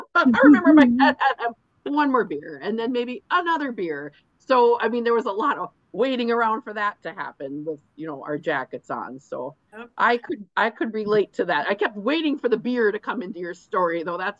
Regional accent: Iron Mountain, Michigan, United States; I grew up in Iron Mountain, and I just live a few miles from there.

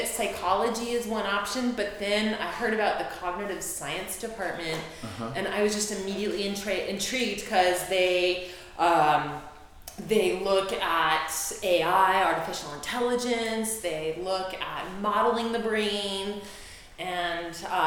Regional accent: Los Angeles, California, United States; I am born and raised L.A. Uh-huh. I grew up in the Valley, so I'm a Valley girl. Oh, my God. So I grew up in Sherman Oaks, Van Nuys

